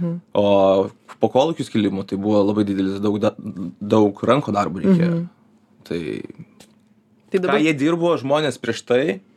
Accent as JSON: {"language": "Lithuanian", "town": "Kėdainiai", "region": "Kaunas County", "country": "Lithuania", "tie": "born or raised there", "said": "Aš esu iš Kėdainių rajono, jos universitelio, pats ten gimęs, Kėdainiuose mokysis, tai čia sakau, pas mane yra taip, kad aš 7 kilometrai man reikia Kėdainių, aš mokinausi Kėdainių Ąžuolyno gimnazijoje"}